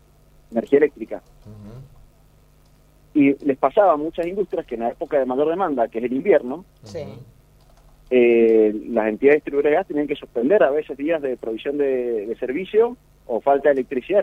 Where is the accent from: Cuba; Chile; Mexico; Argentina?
Argentina; lo importante somos los argentinos.